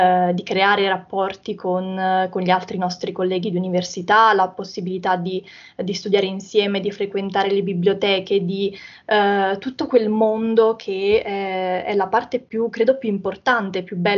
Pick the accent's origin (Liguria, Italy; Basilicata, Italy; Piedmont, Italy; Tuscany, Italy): Basilicata, Italy; now in Modena, Italy; Sono infatti nata e cresciuta in Basilicata, però vivo da 3 anni a Modena, quindi mi sono interfacciata con una realtà completamente diversa da quella in cui sono nata e cresciuta